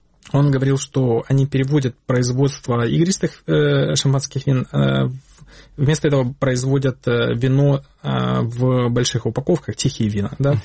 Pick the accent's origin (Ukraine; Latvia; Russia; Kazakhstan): Ukraine; Sevastopol; Поскольку я из Севастополя сам